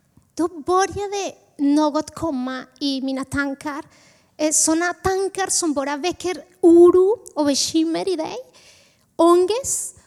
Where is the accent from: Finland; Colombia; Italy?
Colombia; now in Sweden; Jag kommer från Colombia. Och jag bodde i Bogotá, Colombias huvudstad.